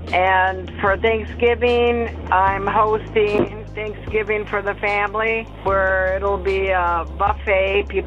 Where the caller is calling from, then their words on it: Crestwood, Kentucky, United States; I'm calling from Crestwood, Kentucky.